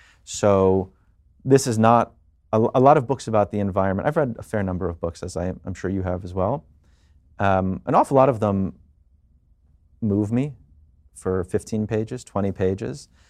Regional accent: New York, United States; I am a dad, I'm a New Yorker, I'm a Jewish person, as we just said, and I'm a citizen of both America and the world.

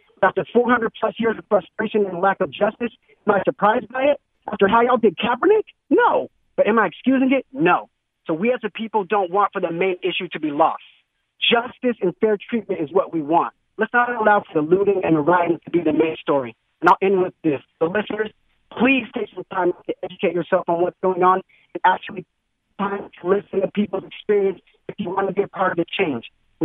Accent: Toronto, Ontario, Canada; now in United States; I'm from Toronto, but I actually live in the States. And I'm a black man out here

